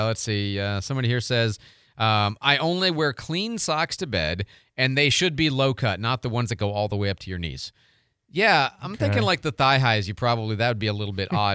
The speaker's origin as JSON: {"language": "English", "region": "Illinois", "country": "United States", "also_born_or_lived": "Missouri / Michigan", "said": "I'm from Illinois and, you know, Missouri and Michigan. And so originally"}